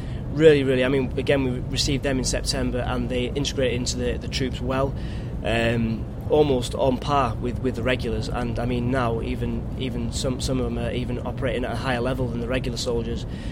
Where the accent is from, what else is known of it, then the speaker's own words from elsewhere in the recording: Criccieth, Wales, United Kingdom; My age is 28 years old. My home town is Crickith in North Wales